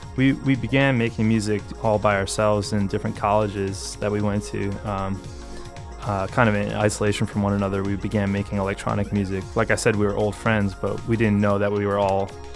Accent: Huntington, New York, United States; From Long Island, New York, from Huntington, on the north shore of Long Island.

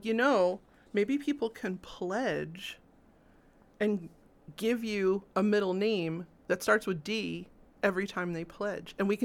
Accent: Vermont, United States; Now, you know I'm from Vermont, right?

